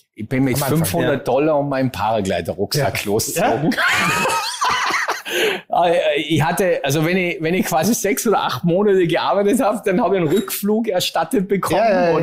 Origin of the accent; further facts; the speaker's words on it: Hinterthal, Salzburg, Austria; hat in Hintertal bei Maria Alm, wo ich herkomme, eine Zweitwohnung.